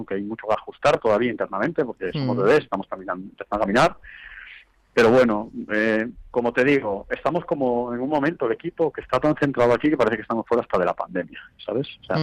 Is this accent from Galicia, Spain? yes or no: yes; A Coruña, Galicia, Spain; now in Madrid, Spain; nosotros que venimos de Coruña, que somos muy chiquititos